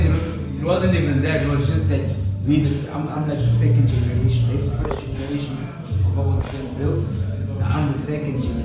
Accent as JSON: {"language": "English", "region": "KwaZulu-Natal", "country": "South Africa", "said": "So, I'm from Ebonela. Originally from Mtwano on the South Coast."}